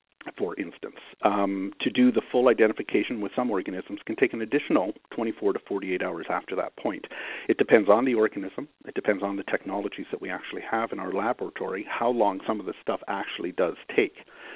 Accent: Canada; Being a Canadian, I can't convert that for you into inches

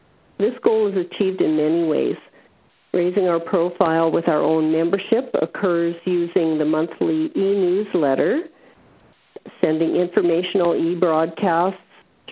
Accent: Saskatoon, Saskatchewan, Canada; You know that the 2012 conference will be held in my hometown, Saskatoon, followed by Ottawa in 2013 and Halifax in 2014.

